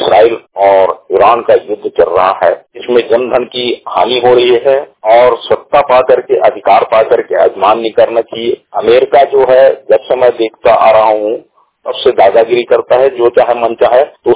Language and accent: Hindi; Parbholi, Chhattisgarh, India; में नगर पंचायत परभोली सिलदेवकर जिला बेमेतरा छत्तीसगढ़ का निवासी हूँ।